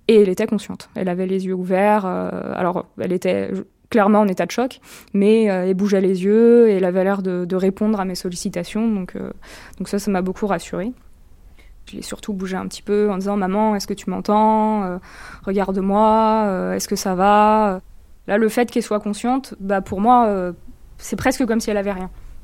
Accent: Brittany, France; J'ai 35 ans. J'habite en Eure-et-Loire. Et je suis originaire de Bretagne.

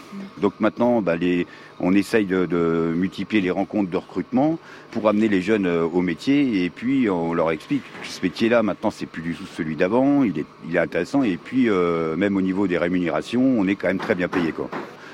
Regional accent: Occitanie, France; Moi, je suis natif de Lozère, donc … depuis ça.

